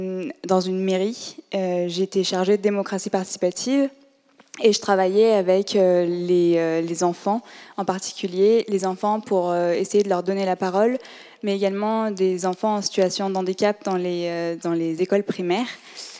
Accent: Lyon, Auvergne-Rhône-Alpes, France; now in Poitiers, France; moi, je suis lyonnaise de base, je suis arrivée à Poitiers pour le travail, je travaille à l'université de Poitiers.

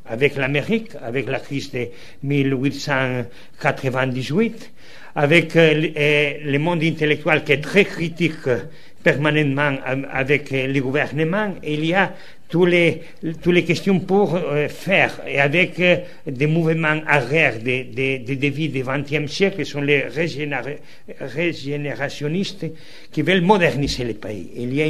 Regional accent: Galicia, Spain; Je suis originaire de Galice, le Portugal reste très près

